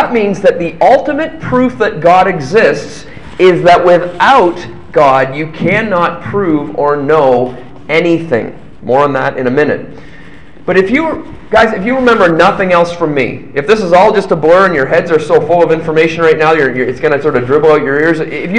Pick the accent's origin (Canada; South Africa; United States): Canada; London, Ontario; my hometown of London, Ontario.